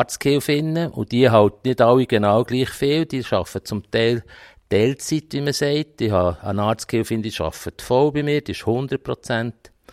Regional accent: Switzerland; Bei uns in der Schweiz ist es so

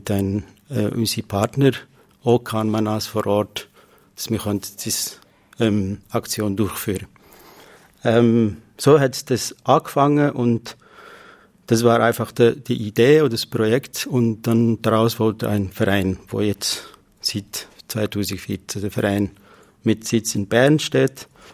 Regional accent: Iraq; now in Switzerland; Ich komme ursprünglich aus Nordirak

